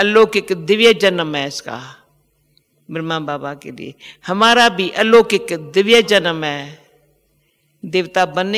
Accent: Pakistan; now in India; जब हम पाकिस्तान से आए

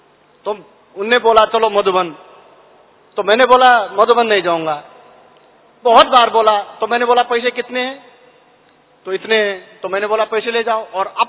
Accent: Nepal; Hindi is a second language; कृपया मैं नेपाल से आया हुआ हूँ और ये स्पष्ट हिंदी नहीं भी हो सकती है

